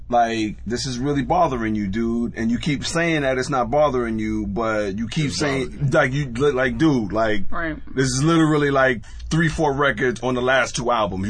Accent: Brooklyn, New York, United States; I have to be honest, and you know I'm from Brooklyn. I'm from Brooklyn.

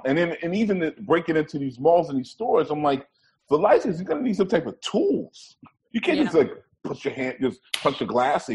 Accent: New York, United States; Because again, being a New Yorker, knowing how to move around in New York, almost no kids in New York have cars.

